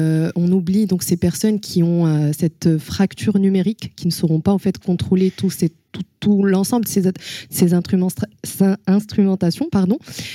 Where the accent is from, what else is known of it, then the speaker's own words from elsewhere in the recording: Paris, Île-de-France, France; je suis architecte urbaniste, je viens de Paris